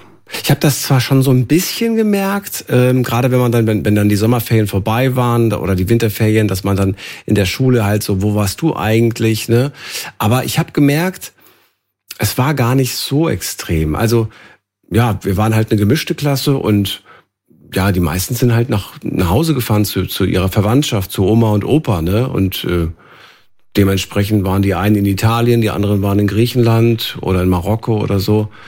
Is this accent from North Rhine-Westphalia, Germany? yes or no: no; Frankfurt, Hesse, Germany; ich komme ja aus Frankfurt